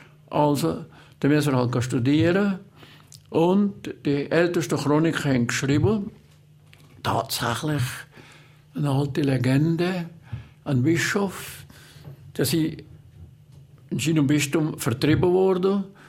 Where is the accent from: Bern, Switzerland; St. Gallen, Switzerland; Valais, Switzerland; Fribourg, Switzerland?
Valais, Switzerland; Glis; Glis ist natürlich meine Heimat.